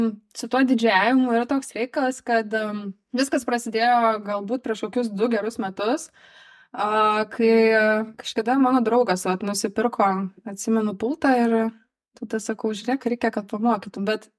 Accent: Ukmergė, Vilnius County, Lithuania; Aš šiaip esu iš Ukmergės, originally.

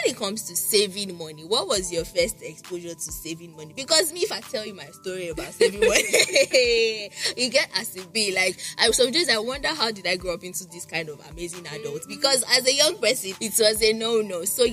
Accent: Nigeria; You know, making money in this generation as a Nigerian, it's not easy something.

